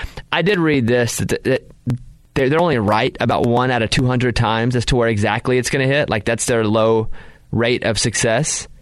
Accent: Arkansas, United States; I grew up in Arkansas. We had tornadoes all the time. We didn't have hurricanes.

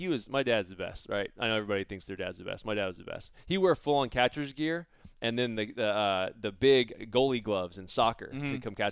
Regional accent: Bakersfield, California, United States; I used to be the guy when we used to play street football when I was growing up in Bakersfield.

